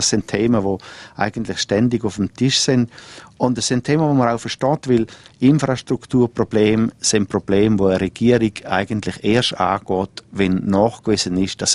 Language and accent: German; Switzerland; als Schweizer